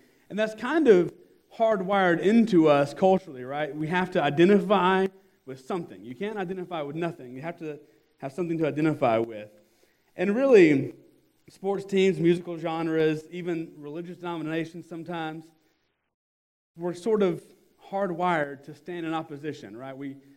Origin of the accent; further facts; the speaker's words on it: Nashville, Tennessee, United States; especially growing up in Nashville, you know, you're not supposed to like Tennessee fans.